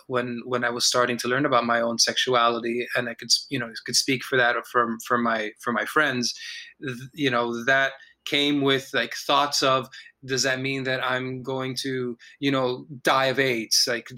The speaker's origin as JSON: {"language": "English", "town": "Miami", "region": "Florida", "country": "United States", "tie": "born or raised there", "said": "I was born in Miami, Florida, and, raised in a community where dealing with the Cuban government in any kind of way or going to Cuba was frownedly looked upon, including my own family."}